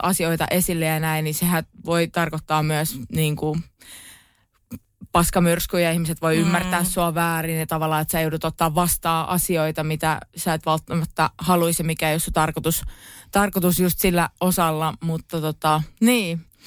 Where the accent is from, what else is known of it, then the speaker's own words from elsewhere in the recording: Pori, Satakunta, Finland; mä oon muuten Porista.